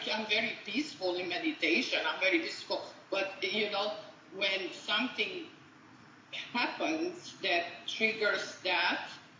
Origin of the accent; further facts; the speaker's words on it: Romania; English is a second language; moved away as an adult; now in United States; I'm from Romania.